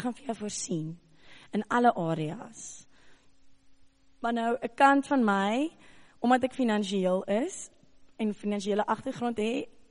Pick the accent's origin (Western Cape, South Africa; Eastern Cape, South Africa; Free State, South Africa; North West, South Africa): Western Cape, South Africa; Cape Town; ek kom ons nou van die Kaap af, so ek ken glad nie die wêreld nie.